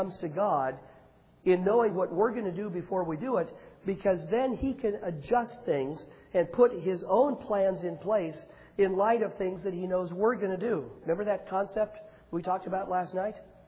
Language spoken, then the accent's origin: English; Washington, United States; up in the Northwest where I grew up in Washington State